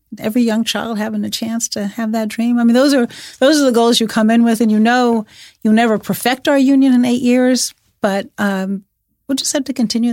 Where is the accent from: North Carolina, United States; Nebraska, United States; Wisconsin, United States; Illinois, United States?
Illinois, United States; Chicago; And, you know, I'm from Chicago, and you see what's happening in Chicago.